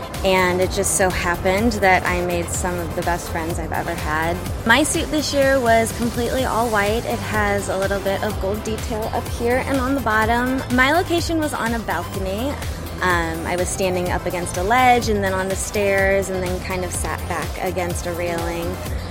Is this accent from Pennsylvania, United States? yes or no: no; St. Louis, Missouri, United States; I wanted to be a St. Louis Rams cheerleader because I'm from St. Louis, I love St. Louis, I love St. Louis sports teams, and I'm a huge football fan.